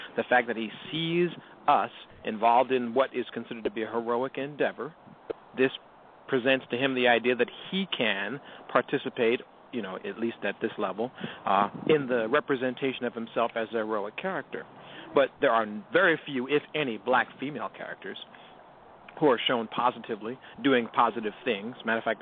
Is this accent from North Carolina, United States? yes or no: no; California, United States; I'm from California.